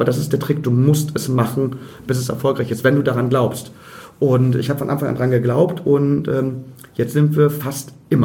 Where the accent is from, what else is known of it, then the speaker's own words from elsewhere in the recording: Hagen an der Ems, Lower Saxony, Germany; ich komme aus einem Ort, wo es kein Theater gab. Ich komme aus dem Emsland, Hagen an der Ems, da gibt es einfach kein Theater.